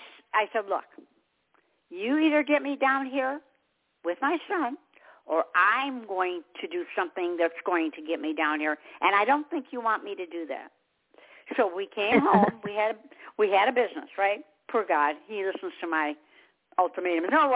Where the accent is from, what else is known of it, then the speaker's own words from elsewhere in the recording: Detroit, Michigan, United States; now in South Carolina, United States; I'm from Detroit. I always tell everybody, land of ice and snow. I didn't like it there. We always came to the South, always. I'm in South Carolina.